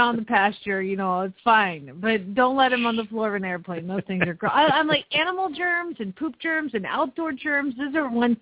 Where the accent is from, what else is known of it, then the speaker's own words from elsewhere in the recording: Georgia, United States; I remember tornadoes all growing up in Georgia.